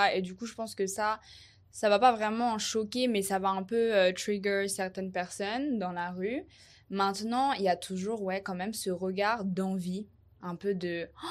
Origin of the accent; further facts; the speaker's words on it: Paris, Île-de-France, France; now in Japan; je suis française. Je suis born and raised à Paris. Mon père, il est français. Je suis française.